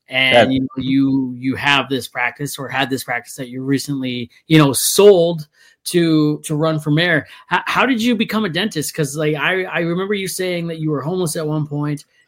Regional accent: Ontario, Canada; now in Edmonton, Canada; We came from Ontario. We went to BC, Saskatchewan, Edmonton. Lived here for 6 years, and then we moved back to Ontario for a little bit. And then when we came back, we went to Calgary, right? And we were there for 2 years.

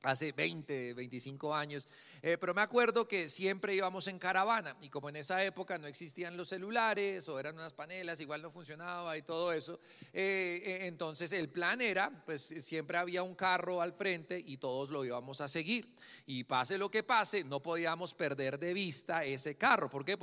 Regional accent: Bogotá, Colombia; nací en Bogotá, fui criado en Bogotá, soy buenísimo para coger Transmilenio

